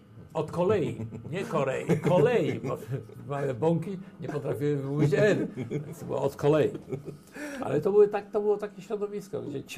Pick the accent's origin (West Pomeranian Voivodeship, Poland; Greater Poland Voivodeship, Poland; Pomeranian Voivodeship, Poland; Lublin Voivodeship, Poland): Greater Poland Voivodeship, Poland; Poznań; A mieszkałem od pierwszego roku życia, urodziłem się na Wildzie i mieszkałem od pierwszego roku życia, po pierwszym roku życia, czyli od 1948 roku na Rolnej. A więc za płotem Cegielskiego, dosłownie. Wychowałem się na płotach Cegielskiego